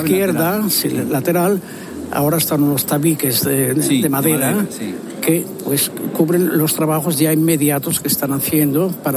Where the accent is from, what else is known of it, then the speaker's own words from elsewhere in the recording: Spain; now in Rome, Italy; yo no estoy aquí como español, sino como músico.